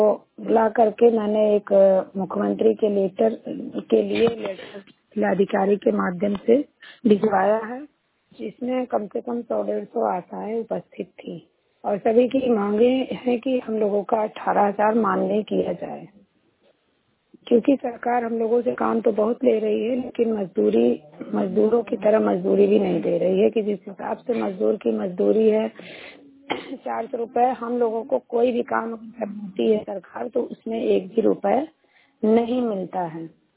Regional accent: Sultanpur, Uttar Pradesh, India; मैं सुल्तानपुर से हूँ

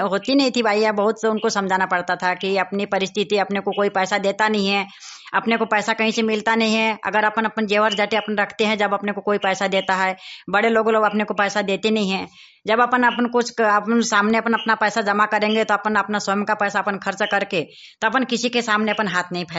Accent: Athner, Madhya Pradesh, India; मैं ward number 2 से हूँ, आठनेर से।

